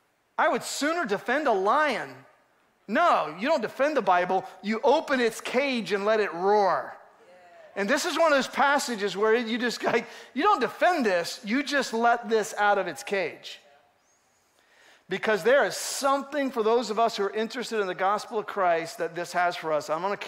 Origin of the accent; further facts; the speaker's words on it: Newark, Ohio, United States; That's how I'm from Newark, Ohio.